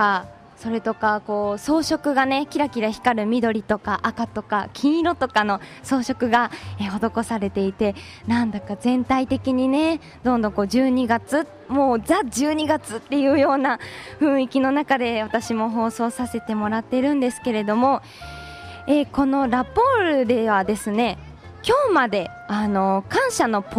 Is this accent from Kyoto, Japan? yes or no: yes; Maizuru, Kyoto, Japan; 私昨日ですね、夜にこの東舞鶴の地元に帰ってきたんですけれども